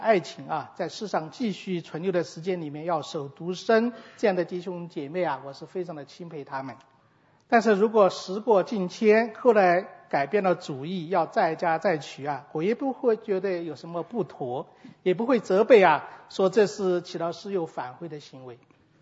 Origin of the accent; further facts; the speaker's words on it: China; 而我们从中国来的，都是在民政局登记，然后领的结婚证